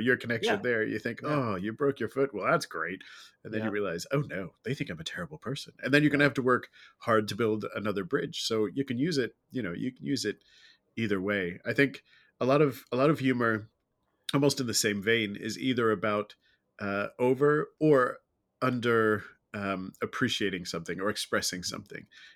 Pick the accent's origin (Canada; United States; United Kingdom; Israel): United Kingdom; growing up in Britain